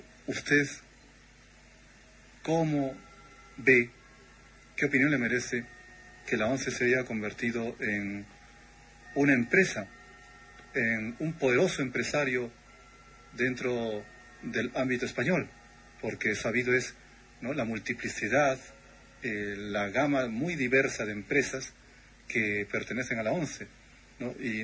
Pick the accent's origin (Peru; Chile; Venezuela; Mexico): Peru; cuando era niño ya recibía en Perú toda la producción bibliográfica